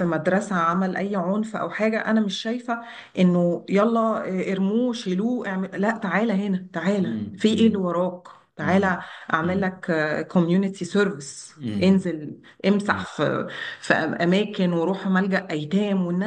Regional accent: Egypt; انا بتكلم على المحيط برضو يعني بتاعنا، يعني كمصريين وكده

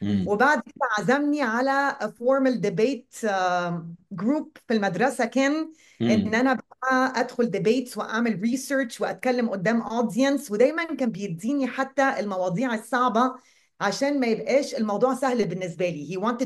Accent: Egypt; فدي ثقافه احنا عندنا في مصر

